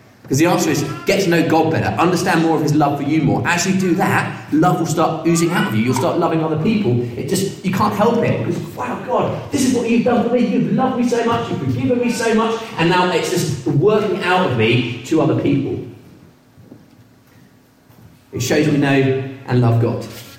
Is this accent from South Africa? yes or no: no; United Kingdom; I know this is awkward, but we're British. We get over awkwardness.